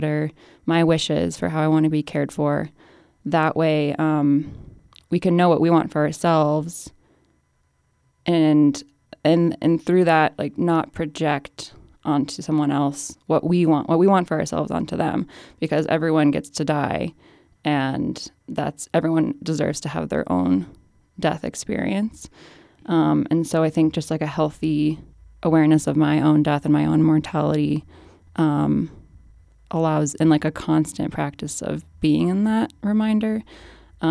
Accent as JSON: {"language": "English", "town": "Silt", "region": "Colorado", "country": "United States", "tie": "born or raised there", "said": "I grew up in Silt and I currently live in Silt."}